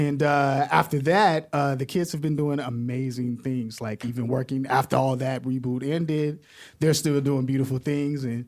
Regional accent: Chicago, Illinois, United States; I make burgers, too. I'm from Chicago. Shout out to Chicago.

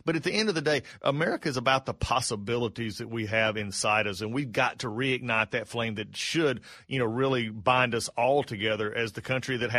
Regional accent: United States; it's a part of who we are as an American, it's that adventurous spirit.

